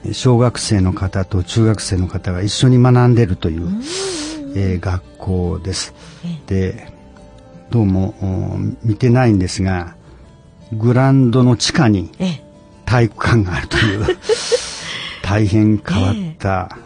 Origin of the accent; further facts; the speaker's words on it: Nagoya, Aichi, Japan; 名古屋の駅前です